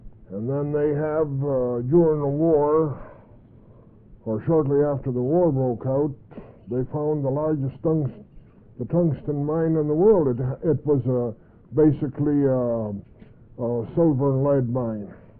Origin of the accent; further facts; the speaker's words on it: Nelson, British Columbia, Canada; I come from Nelson, British Columbia.